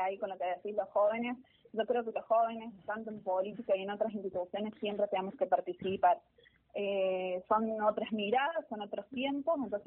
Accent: Colonia Caroya, Córdoba, Argentina; now in Jesús María, Argentina; somos de Colonia Carolla, pero tenemos 27 años viviendo en Jesús María.

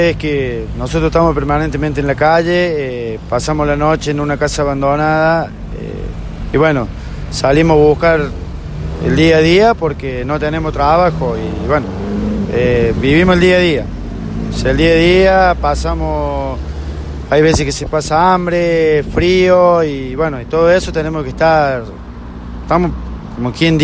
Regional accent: Jesús María, Córdoba, Argentina; somos de acá de Jesús María

